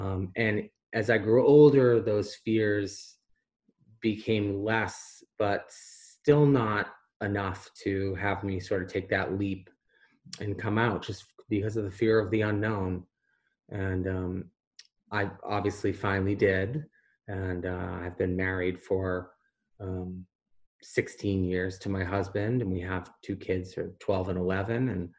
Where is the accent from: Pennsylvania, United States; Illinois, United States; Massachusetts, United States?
Massachusetts, United States; And I think for me, growing up in Massachusetts, at a time where there was no GSA at our high school